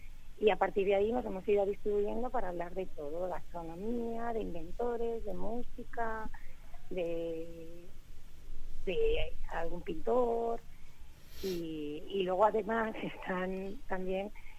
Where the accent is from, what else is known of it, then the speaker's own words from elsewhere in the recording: Murcia, Region of Murcia, Spain; aunque nosotros somos de Murcia, queremos hablar de toda la región, claro